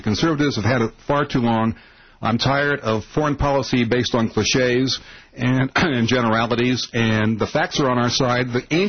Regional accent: Iowa, United States; also born or lived in Nebraska / Kansas; Been a liberal all my life, even though I grew up in Iowa and spent some time in Nebraska and time in Kansas.

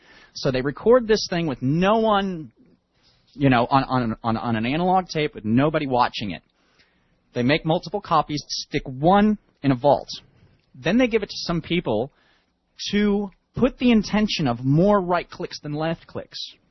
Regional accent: New York, United States; I remember in the 70s and early 80s growing up in New York, man.

